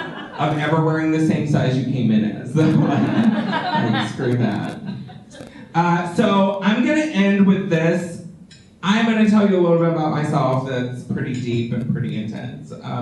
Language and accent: English; Texas, United States; I'm from Texas originally. Thank you. Thank you. The good part. So I grew up in small town Texas